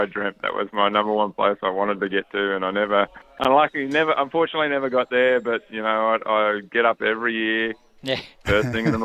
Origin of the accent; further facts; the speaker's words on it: Australia; And as an Aussie, Greg Norman